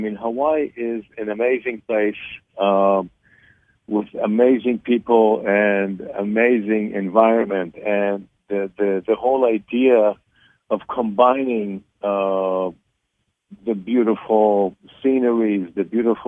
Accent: Israel; Where I grew up in Israel, I was I participated in the decathlon back in the late 70s, and I held the national record here in Israel. As a result of that, I came to the United States. My mother is an American by birth.

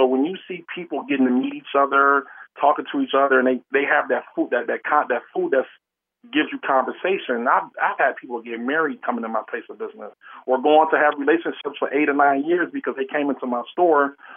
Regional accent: Buffalo, New York, United States; I'm from Buffalo, and then being in Buffalo, we had a mild, medium, hot suicide.

